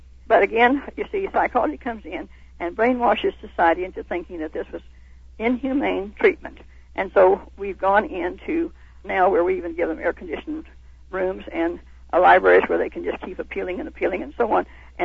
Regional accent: McAlester, Oklahoma, United States; I was raised in McAllister, Oklahoma, where that was the home of the penitentiary there

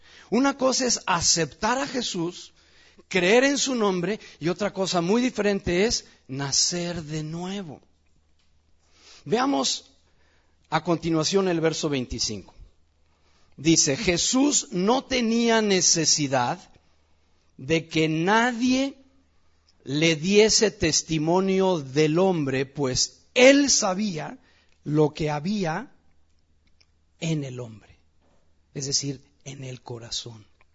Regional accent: Mexico City, Mexico; born there; yo cuando nací en el Distrito Federal, la ciudad de donde provengo, capital de México, había alrededor de 6 millones de habitantes cuando yo nací hace 55 años.

